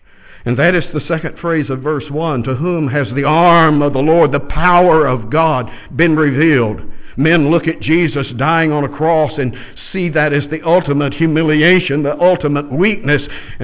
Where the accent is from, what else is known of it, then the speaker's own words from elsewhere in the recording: Texas, United States; I had sheep growing up in Texas. I grew up on a cotton farm.